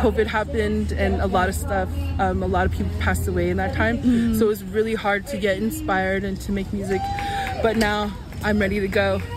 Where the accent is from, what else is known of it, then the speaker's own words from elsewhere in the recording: Vancouver, British Columbia, Canada; I'm Onondaga, and I'm from East Van and reppin' Commercial Drive.